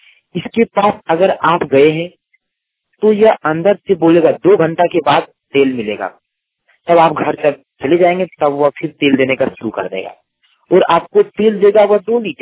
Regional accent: Pandanbera, Jharkhand, India; ग्राम पंदन बेरा, थाना जसीडी, जिला देवघर का निवासी हूँ।

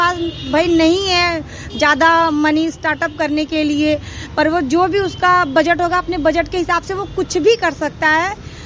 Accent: Varanasi, Uttar Pradesh, India; नमस्कार, मैं वाराणसी के रामकटोरा क्षेत्र की निवासी हूँ

